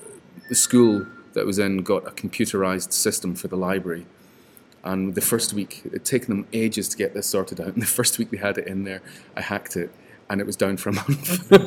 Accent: Scotland, United Kingdom; Yes, being Scottish.

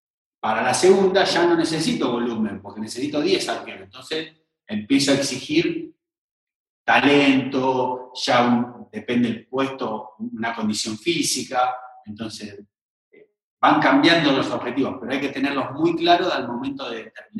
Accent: Buenos Aires, Argentina; imaginá, yo soy de Buenos Aires, te conozco

